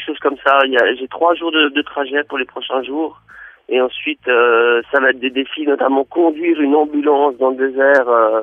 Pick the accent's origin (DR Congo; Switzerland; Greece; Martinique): Switzerland; moi, ça m'a aidé de voyager, de comprendre qu'est-ce qui fait que je suis suisse, quelle est ma culture.